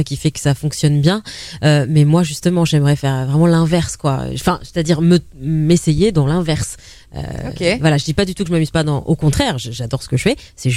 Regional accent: Paris, Île-de-France, France; Alors moi, je suis la vraie parisienne, pure souche, je suis née à Paris

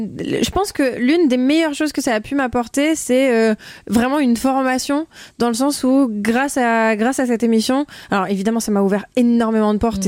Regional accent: Hénin-Beaumont, Hauts-de-France, France; J'ai grandi dans une maison d'une cité minière à Hénin-Beaumont. Voilà. Et c'était un endroit très calme avec une maison de retraite derrière. J'ai beaucoup, beaucoup joué dans la rue.

